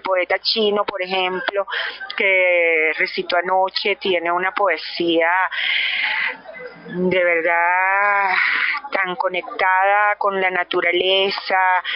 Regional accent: Caracas, Capital District, Venezuela; y para nosotros que venimos del calorcito de Caracas, pues es así como que lo estamos disfrutando.

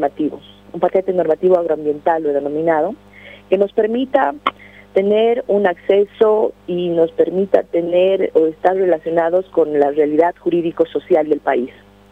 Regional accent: La Paz, Bolivia; Soy paseña.

